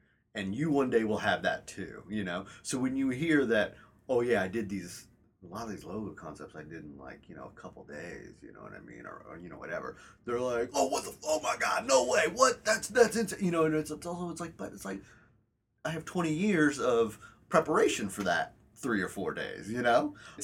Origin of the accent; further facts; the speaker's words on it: Kansas City, Kansas, United States; I'm a kid from Kansas. I'm born and raised in Kansas City, live in Kansas City.